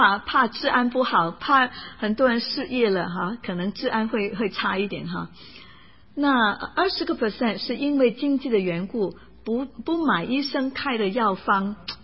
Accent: California, United States; 因为我是加州人哈，一月份去多伦多是大雪的时候。

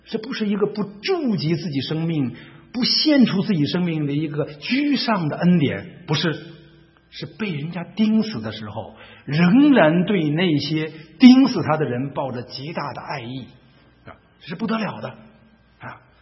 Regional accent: Beijing, China; 我们北京人经常有反应啊，我们北京人可能追也追不上了

